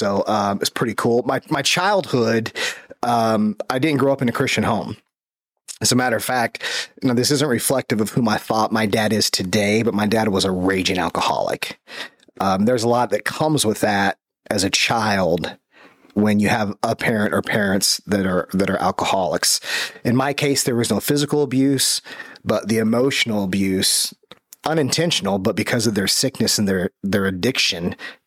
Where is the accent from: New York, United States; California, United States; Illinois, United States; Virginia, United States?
Virginia, United States; Norfolk; born there; So, I was born out on the East Coast in Norfolk, Virginia, big naval base.